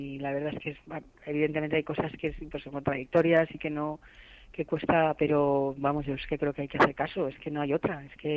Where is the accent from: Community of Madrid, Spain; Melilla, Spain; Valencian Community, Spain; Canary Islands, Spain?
Community of Madrid, Spain; Madrid; yo soy súper madrileña.